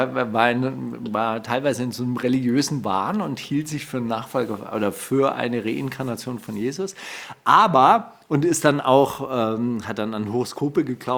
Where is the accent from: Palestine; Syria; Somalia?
Palestine; Ich bin Palästinenser, ich kann nichts dafür. Ja? Ich komme nun mal daher.